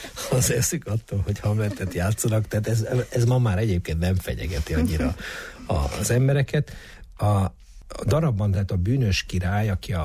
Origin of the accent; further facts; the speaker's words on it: Târgu Mureș, Mureș County, Romania; moved away as an adult; now in Hungary; Eleve az, hogy én Vásárhelyen nőttem fel, és 25 éves koromban mentem el innen Magyarországra